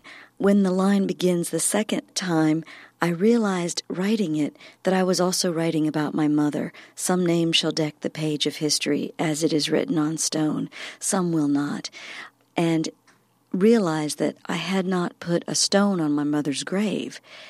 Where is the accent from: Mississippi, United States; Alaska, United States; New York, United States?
Mississippi, United States; my native land, my home state, Mississippi, my region, the Deep South, hurt me into poetry.